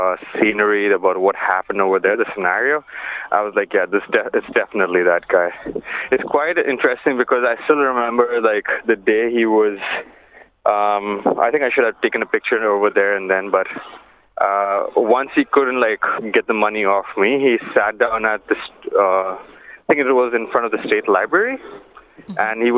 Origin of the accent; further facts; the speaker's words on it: India; I think he pretty much understood that I'm from India because of my features.